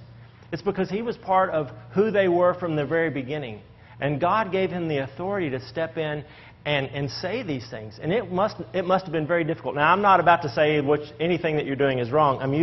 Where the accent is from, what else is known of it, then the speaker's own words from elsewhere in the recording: Texas, United States; we have this common ancestry, whatever that means, but we're from Texas.